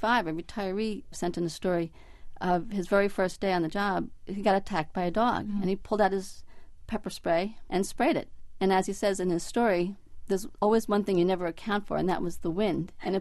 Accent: New Jersey, United States; I remember growing up in New Jersey, and there was the milkman, the breadman, the bakery, the dry cleaners, the postman.

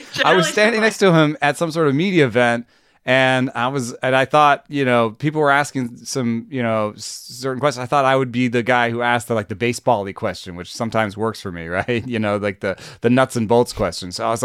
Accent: Jamaica; I grew up in Jamaica.

